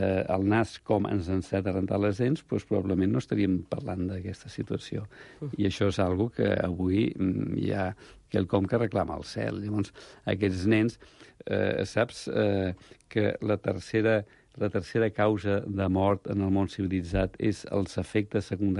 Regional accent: Sant Cugat del Vallès, Catalonia, Spain; Jo sóc fill de Sant Cugat, i jo recordo quan Sant Cugat érem 7.500, ara són 75.000

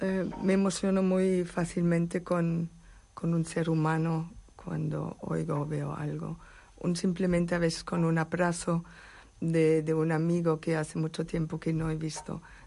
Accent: Germany; Spanish is a second language; now in Spain; Yo soy alemana, pero dentro de mi esencia es vivir, es esencial vivir aquí en España

